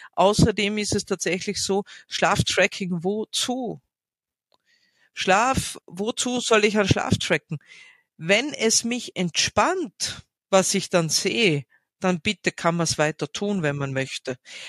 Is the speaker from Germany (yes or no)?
no; Villach, Carinthia, Austria; Also ich komme aus Villach, wir haben einen Fasching, wir haben einen Kirchtag.